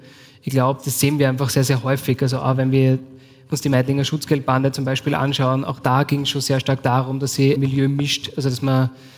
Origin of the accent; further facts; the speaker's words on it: Austria; ab wann bei uns in Österreich Terror beginnt und wo er aufhört.